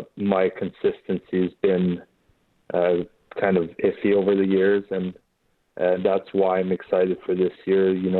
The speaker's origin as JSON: {"language": "English", "town": "Montreal", "region": "Quebec", "country": "Canada", "tie": "born or raised there", "said": "coming back to Canada is always fun, you know, being born and raised in Montreal."}